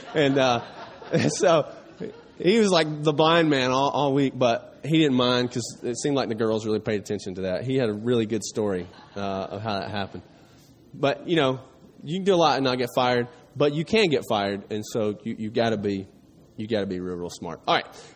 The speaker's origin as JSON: {"language": "English", "region": "Tennessee", "country": "United States", "tie": "born or raised there", "said": "hey, I grew up in East Tennessee, not too far from here, in your typical church, okay?"}